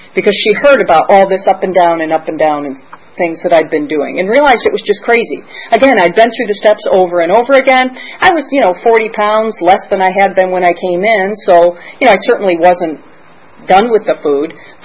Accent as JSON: {"language": "English", "region": "Michigan", "country": "United States", "said": "because I'm from Michigan, and so we were largely influenced by Dr. Bob."}